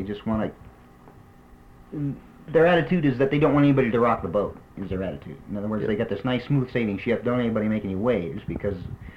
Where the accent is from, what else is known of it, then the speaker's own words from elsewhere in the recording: Davenport, Iowa, United States; now in Gallup, United States; No, originally I'm from Davenport, Iowa.